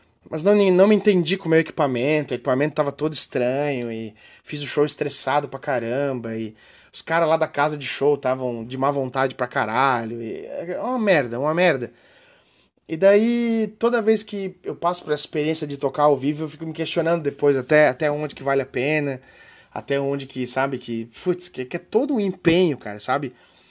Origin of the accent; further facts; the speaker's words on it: Blumenau, Santa Catarina, Brazil; Blumenau, que é a minha cidade natal, é disparado a cidade onde eu mais toquei na vida.